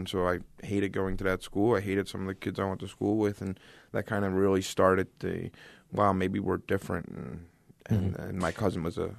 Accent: Philadelphia, Pennsylvania, United States; I grew up in South Philadelphia in a very kind of Irish Catholic ghetto.

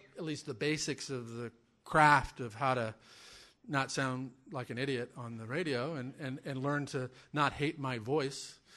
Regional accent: Omaha, Nebraska, United States; So if and when I write a here's my life memoir, growing up in Omaha would absolutely be a large part of it.

